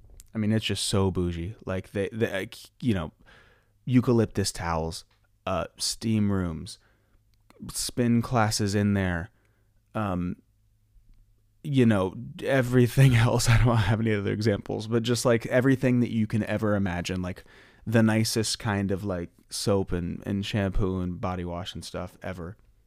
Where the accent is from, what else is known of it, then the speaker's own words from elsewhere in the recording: Ohio, United States; now in Los Angeles, United States; But it's been really like gloomy in LA, which I like, because I'm from Ohio, and we're used to having most of the year be gloomy.